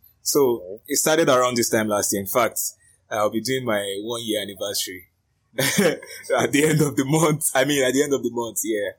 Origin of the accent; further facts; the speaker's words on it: Ogun, Nigeria; I am from Ogun State